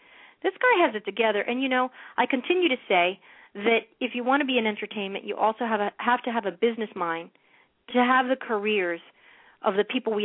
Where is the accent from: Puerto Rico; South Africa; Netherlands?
Puerto Rico; I might be Puerto Rican, but I grew up around Cubans all my life.